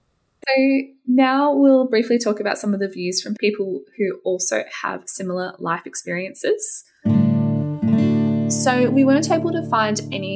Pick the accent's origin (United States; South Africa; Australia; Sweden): Australia; born there; My parents were both born in Australia. I was born in Australia, and I'm not a visible minority.